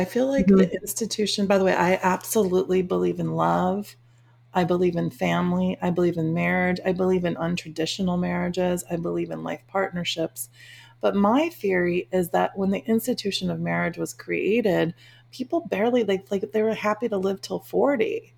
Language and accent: English; Schaumburg, Illinois, United States; I grew up in Schaumburg, Illinois.